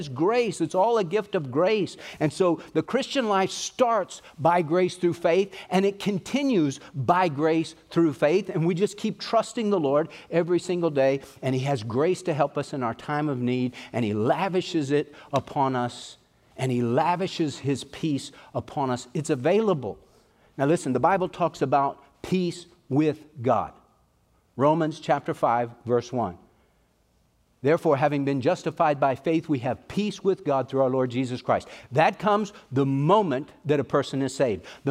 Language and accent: English; Texas, United States; But, you know, we're from East Texas. We can say y'all.